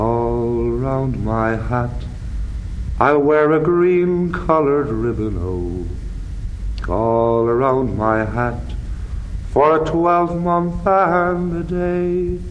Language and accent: English; Northern Ireland, United Kingdom; I come from Northern Ireland. I've lived in Belfast for about the last 3 years, but it's a very small country in a way.